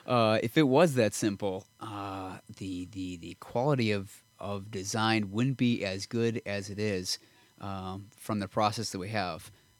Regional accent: Milwaukee, Wisconsin, United States; moved away as an adult; now in Detroit, United States; I grew up in Milwaukee, and then I came to Detroit for design school

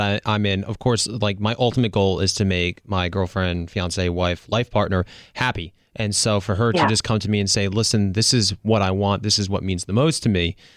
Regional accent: East Coast, United States; because I grew up on the East Coast.

